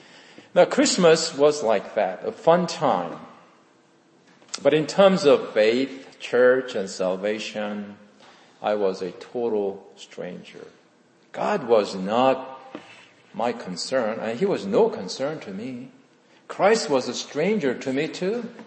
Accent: South Korea; I was born and raised in South Korea 3 years after the Korean War ended in 1956.

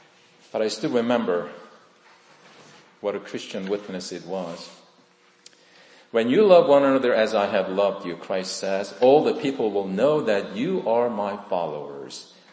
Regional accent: South Korea; English is a second language; I was born and raised in South Korea

